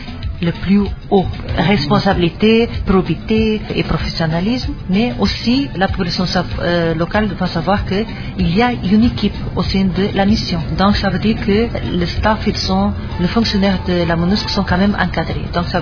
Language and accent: French; Cape Verde; also born or lived in Lisbon, Portugal; now in Democratic Republic of the Congo; je viens du Cap-Vert